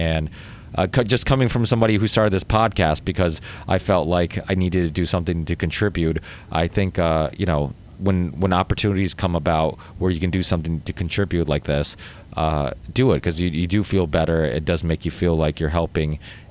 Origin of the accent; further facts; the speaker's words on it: Massachusetts, United States; Well, and it was close to home because I'm from Massachusetts, so it was you know, it was easy to get there and whatnot.